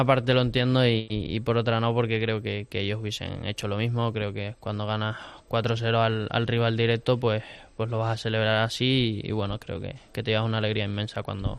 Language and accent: Spanish; Canary Islands, Spain; Yo soy canario, no andaluz.